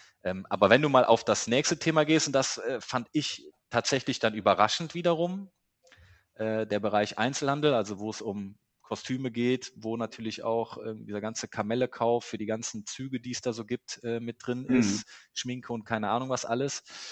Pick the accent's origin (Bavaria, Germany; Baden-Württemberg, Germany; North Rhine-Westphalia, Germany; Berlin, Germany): North Rhine-Westphalia, Germany; als Rheinländer komme ich aus der Ecke, wo man Alaaf ruft